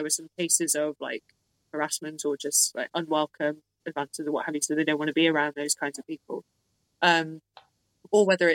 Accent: Worcester, West Midlands, United Kingdom; where I grew up in Worcester, which is like countryside

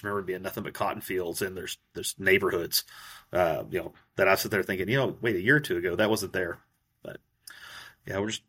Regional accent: Texas, United States; I live out here in Slayton, Texas, born and raised in Lubbock County.

